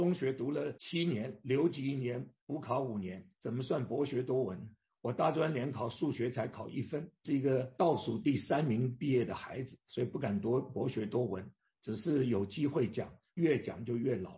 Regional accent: Beijing, China; also born or lived in Chengdu; 我生在四川的成都，很快的胜利以后我就搬到现在的北京，当年叫做北平。

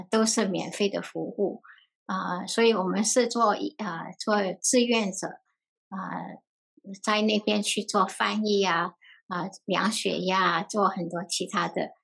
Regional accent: Singapore; 我在新加坡长大的过程因为我有一个我是被领养

